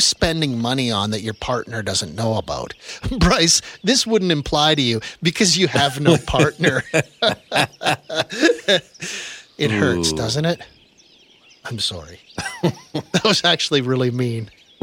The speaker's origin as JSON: {"language": "English", "town": "Edmonton", "region": "Alberta", "country": "Canada", "said": "It would be like, I'm from Edmonton, but I've never been to Red Deer, which is an hour and a half down the highway."}